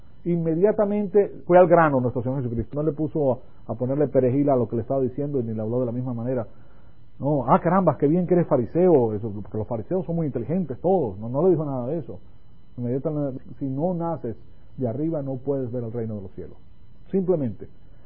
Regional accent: Venezuela; moved away; Cuando yo vine de Venezuela, yo vengo de una familia en Venezuela que es muy poderosa, pues está en los rangos más altos de Venezuela.

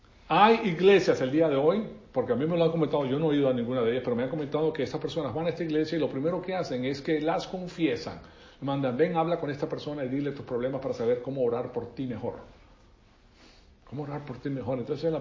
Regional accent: Venezuela; Yo me crié en Venezuela en un colegio católico que se llama La Salle.

